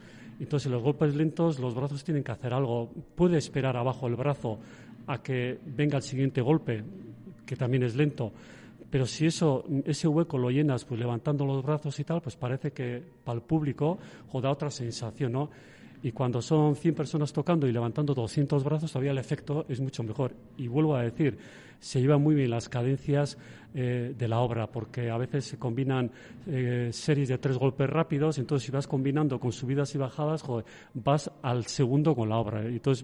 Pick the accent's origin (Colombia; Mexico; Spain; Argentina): Spain; Zumaia, Basque Country; yo también conocía las obras de mi pueblo, que es Zumaia